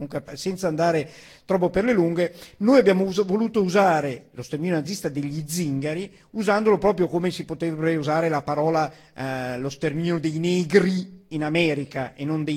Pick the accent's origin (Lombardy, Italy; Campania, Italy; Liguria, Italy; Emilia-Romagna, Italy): Lombardy, Italy; Milan; vengo da Milano, noto comune in provincia di Arcore